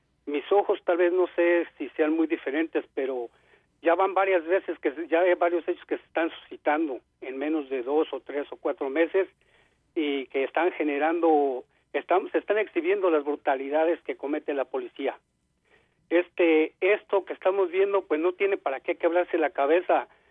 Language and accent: Spanish; Michoacán, Mexico; now in Coalinga, United States; Mira, yo como soy michoacano, voy a dejar antes que nada en claro.